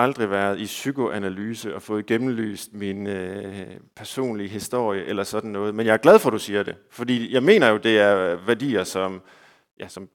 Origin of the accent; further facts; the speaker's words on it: Herning, Central Denmark Region, Denmark; jeg kommer jo helt konkret fra Herning, hvor der virkelig er magre jorder, hvor man virkelig har levet nøjsomt.